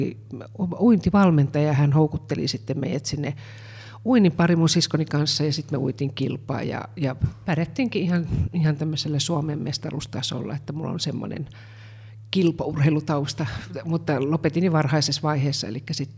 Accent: Kuopio, North Savo, Finland; also born or lived in Savonlinna; Mä oon syntynyt Savonlinnassa ja sitten 4-vuotiaana muuttanut Kuopioon, jossa mä oon käynyt kouluni.

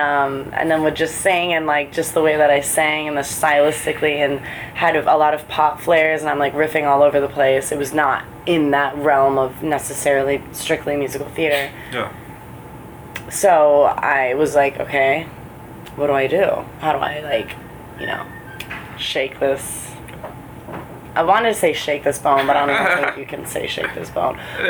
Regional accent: Lutz, Florida, United States; Tampa. Well, Lutz, which is like a suburb north of Tampa, pretty smaller little suburban town, out on the outskirts of Tampa, Florida.

